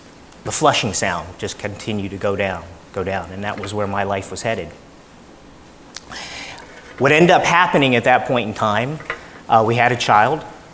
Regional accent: Hampton, Virginia, United States; now in New Jersey, United States; I grew up in Hampton, Virginia. I went to school at Penn State, graduated from there, and then I came over into New Jersey and met my wife.

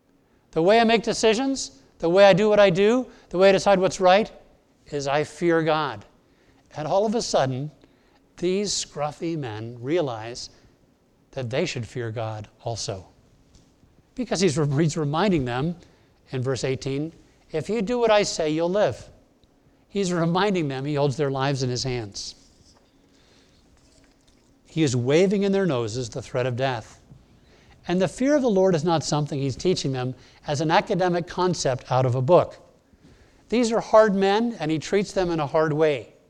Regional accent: Bahamas; also born or lived in Connecticut, United States; in my childhood growing up in the Bahamas and in Connecticut, I was used to Christians. I'd been to church my whole life.

